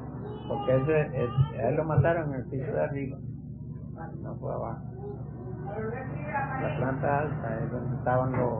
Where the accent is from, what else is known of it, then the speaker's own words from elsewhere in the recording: Guantánamo, Cuba; Yo trabajaba ahí desde que vine fui de Guantánamo para allá.